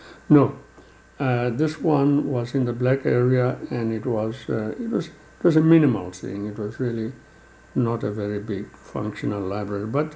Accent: Edenville, South Africa; It was like that where I grew up in Edenville.

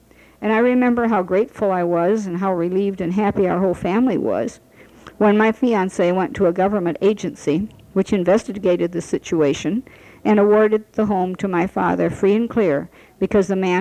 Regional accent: Madison, Wisconsin, United States; State Street and Madison were a part of my life from birth. I was born in Madison and lived there until I married.

